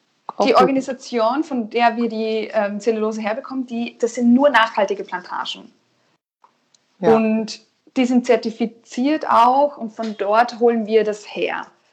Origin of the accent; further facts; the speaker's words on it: Austria; Ja, wir sind eigentlich Österreicher.